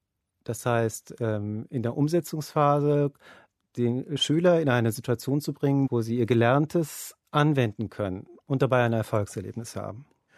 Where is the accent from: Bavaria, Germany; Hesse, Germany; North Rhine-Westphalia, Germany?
North Rhine-Westphalia, Germany; Cologne; now in Istanbul, Turkey; Ich bin Türke. Ich komme aus Köln, bin in Köln geboren und lebe jetzt seit 7 Jahren ungefähr in Istanbul.